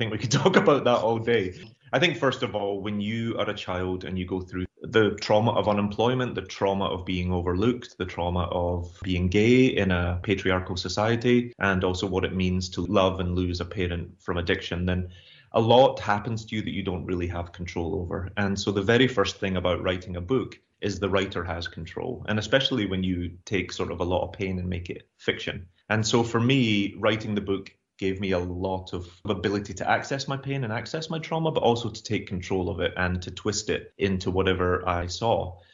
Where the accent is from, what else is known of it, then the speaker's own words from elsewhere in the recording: Glasgow, Scotland, United Kingdom; I grew up in Glasgow of the 80s